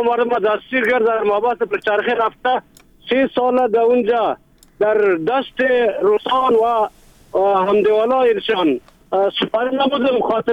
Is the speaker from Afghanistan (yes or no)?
yes; Kariz, Sar-e Pol, Afghanistan; از قریه کاریز و سوالی گسپانده ولد سرپل.